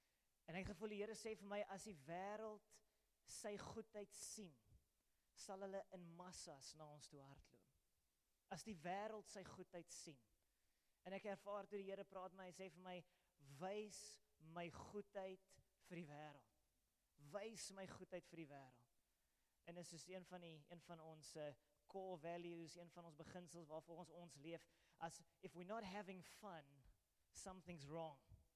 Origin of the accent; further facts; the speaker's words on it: Paarl, Western Cape, South Africa; now in Eastern Cape, South Africa; Dit is my tuisdorp in die Parel. So it's coming home. En eindelijk heel bietjie emotioneel om by die huis te wees. Maar die huis is nou in die Oos-Kaap.